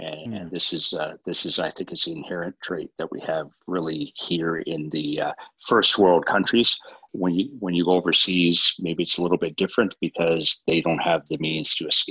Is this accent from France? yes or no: no; Ontario, Canada; as a Canadian and living in Ontario in the Toronto area